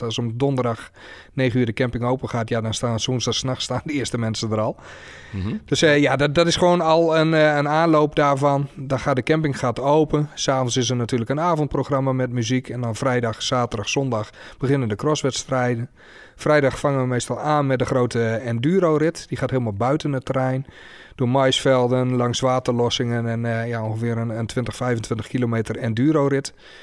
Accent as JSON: {"language": "Dutch", "town": "Drouwenerveen", "region": "Drenthe", "country": "Netherlands", "tie": "born or raised there", "lives_now": "Amersfoort, Netherlands", "said": "Ik ben geboren en getogen Drent. Geboren en opgegroeid in Drouwenveen."}